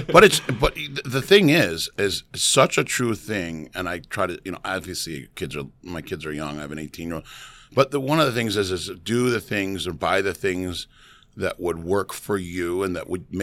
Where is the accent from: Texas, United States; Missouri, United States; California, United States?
Missouri, United States; St. Louis; and I grew up on baseball because I grew up in St. Louis